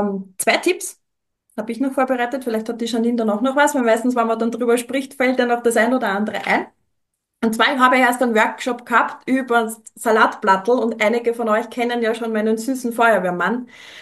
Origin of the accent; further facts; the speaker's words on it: Austria; Bei uns in Österreich sind es die Gelsen